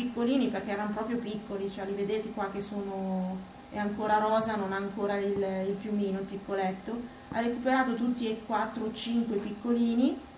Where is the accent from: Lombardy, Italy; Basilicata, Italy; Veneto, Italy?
Lombardy, Italy; Villa Cortese; io sono di Villa Cortese